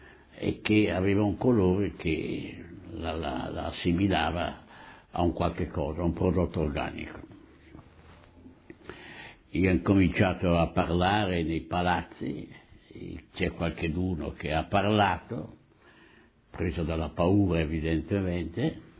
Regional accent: Bergamo, Lombardy, Italy; born there; sono nato a Bergamo l'11 luglio del 1918 e vado avanti nella mia vita.

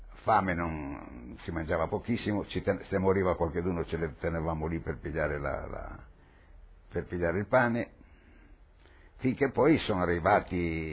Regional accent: Liguria, Italy; arriva un gruppo, fra i quali c'era uno di Genova, che essendo liguri ci siamo messi a parlare

